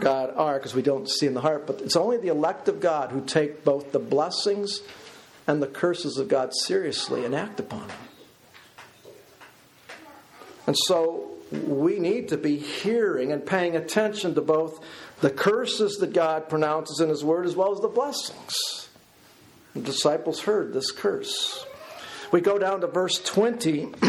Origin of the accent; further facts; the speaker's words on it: Illinois, United States; moved away; I was raised in Illinois. Yes, Flatlands. I did not know I was being raised in the Flatlands.